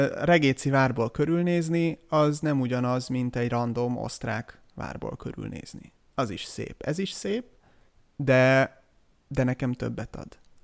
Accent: Budapest, Hungary; annak ellenére, hogy én Budapesten nőttem föl, voltak ilyen élményeim

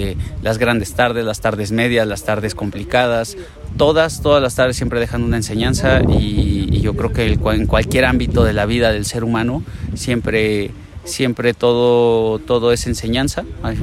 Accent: Tlaxcala, Mexico; Tlaxcala en mi tierra con un gran cartel

